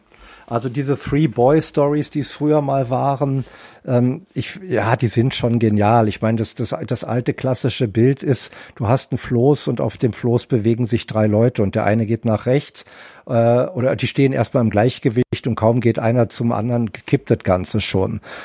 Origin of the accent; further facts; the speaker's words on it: Berlin, Germany; Ich bin Berliner, ich war früher Taxifahrer in Berlin. Ich kenne die Stadt ziemlich gut